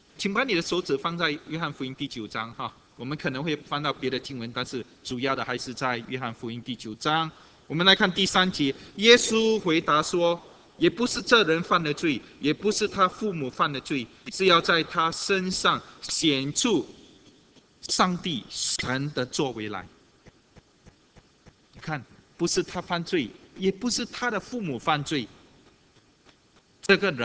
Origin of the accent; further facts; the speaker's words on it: China; 这个上天，我们看对我们中国人来讲是一句美好的一句话